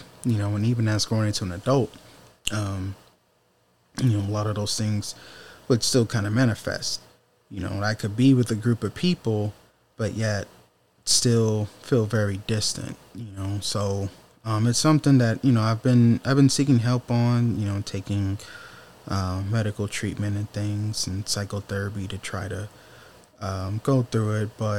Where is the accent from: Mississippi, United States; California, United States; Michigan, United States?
Michigan, United States; Detroit; growing up in Detroit, there's a certain, like, type of, like, you know, mentality and way that you go about doing things.